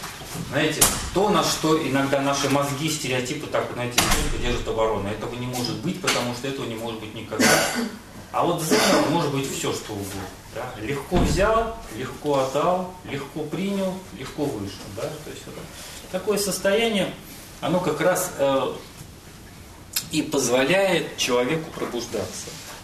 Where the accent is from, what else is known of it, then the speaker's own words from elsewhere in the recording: Saint Petersburg, Russia; вот я вот из Питера